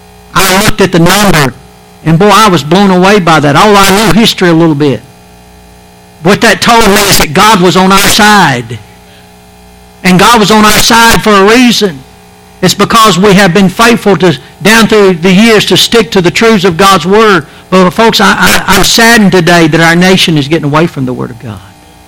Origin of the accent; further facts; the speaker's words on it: United States; But I'm still an American. Listen, no matter how bad things get, I'm proud to be in America